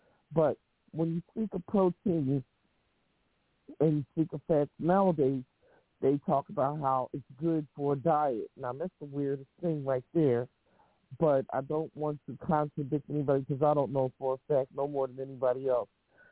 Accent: Philadelphia, Pennsylvania, United States; I'm from Philadelphia, and I'm one of your fellow co-hosts.

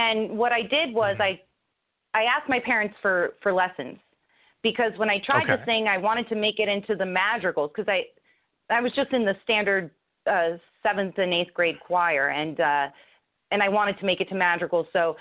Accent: New Jersey, United States; I started in New Jersey. I was born and raised in New Jersey.

